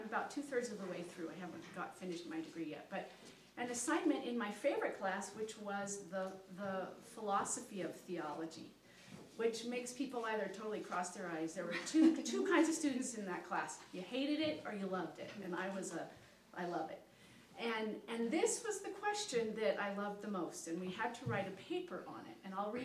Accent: Everett, Washington, United States; but we are from Everett, Washington, so we're close by.

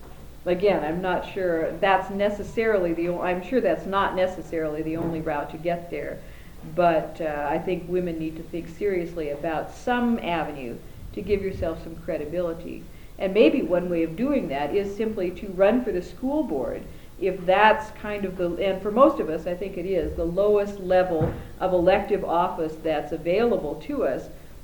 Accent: Oregon, United States; I'm from Oregon. I live outside of Portland now

